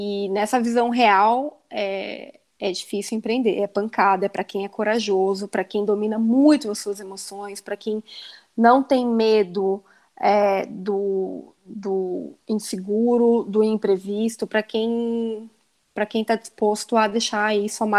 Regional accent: Cuiabá, Mato Grosso, Brazil; Eu não me formei em São Paulo, eu sou de Cuiabá.

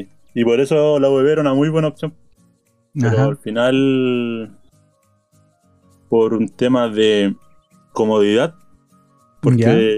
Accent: Santa Bárbara, Biobío, Chile; como estudié en Los Ángeles, yo soy de Santa Bárbara. Y estudié en Los Ángeles 4 años.

